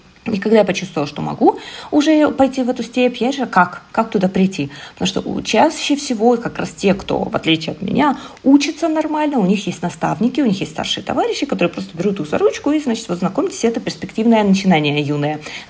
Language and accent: Russian; Minsk, Belarus; Причем поставили ее в моем родном городе Минске.